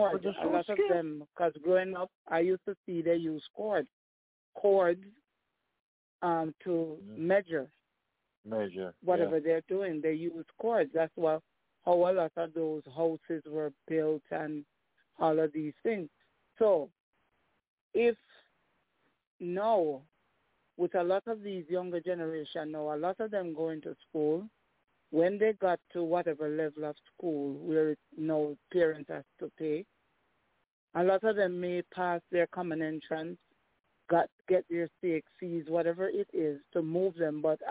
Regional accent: Jamaica; Now, as a child growing up in Jamaica, I remember Jamal.

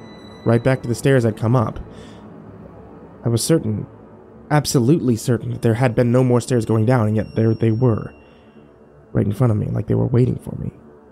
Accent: Minnesota, United States; now in Washington, United States; Maybe that's just because I'm from Minnesota, and I'm not used to it. Really didn't expect this when I moved to DC.

